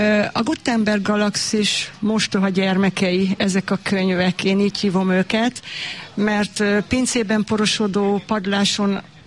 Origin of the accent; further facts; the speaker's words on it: Solt, Bács-Kiskun, Hungary; én a Kiskunságból származom, első pillanattól kezdve, Soltról pontosabban